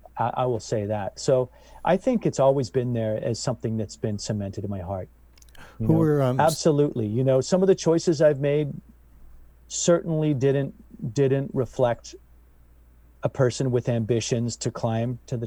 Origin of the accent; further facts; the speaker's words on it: Lake Tahoe, United States; So this is in no way like disparaging towards that experience of growing up in Lake Tahoe.